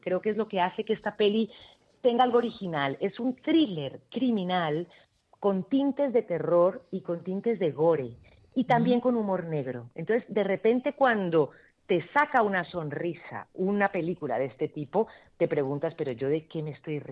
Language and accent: Spanish; Cali, Valle del Cauca, Colombia; Pero yo tenía la espinita de cerrar en Cali, que es mi ciudad natal